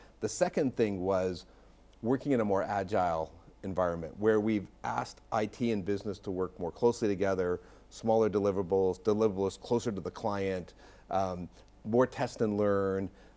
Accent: Canada; It's actually one of the good things about being Canadian.

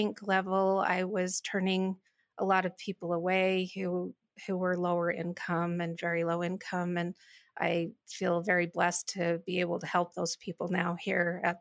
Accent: Utah, United States; I'm originally from Carbon County, born and raised. I have lived in Helper most of my life. I went to College of Eastern Utah

